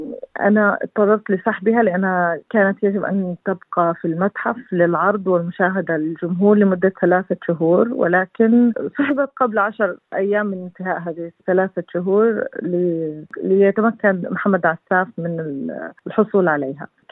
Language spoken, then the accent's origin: Arabic; Palestine; لأنه يعبر عن مشاعر نعيشها جميعا كفلسطينيين في الداخل والشتات